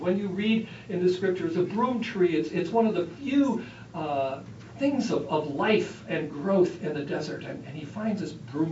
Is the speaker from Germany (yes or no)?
no; Midwest, United States; there is a particular East Coast greeting that I, as a Midwesterner, find a little intriguing